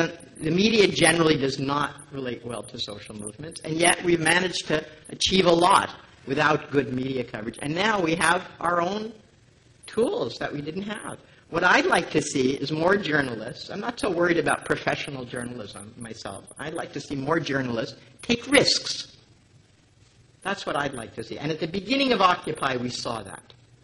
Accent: English Canada, Canada; I come from English Canada

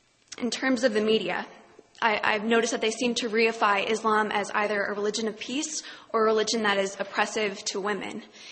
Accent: United States; well, I'm an American and I live 45 minutes away from New York City

